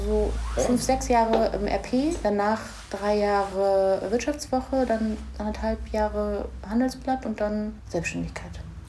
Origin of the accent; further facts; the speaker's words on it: Berlin, Germany; also born or lived in Northern Germany; now in Düsseldorf, Germany; geboren bin ich im Osten Deutschlands, aufgewachsen in Ost-Berlin, Dann mit meiner Familie damals noch vor der Wende rüber gemacht in den Norden Deutschlands und von dort aus zum Studieren wieder zurück nach Berlin und dann nach Düsseldorf gekommen zum Arbeiten